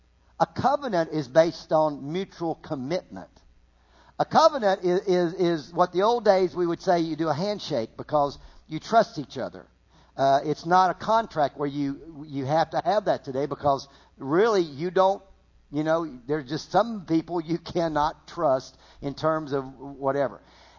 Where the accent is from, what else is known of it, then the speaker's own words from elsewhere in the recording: Virginia, United States; Now, I grew up in Virginia. I was a little bit naive on some areas of life, because we were a little country